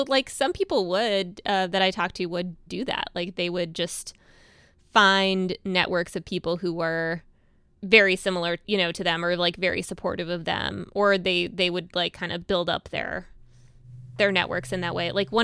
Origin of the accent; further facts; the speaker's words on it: Texas, United States; So it's not that I grew up in Texas and everything was challenging and difficult because I didn't fit in.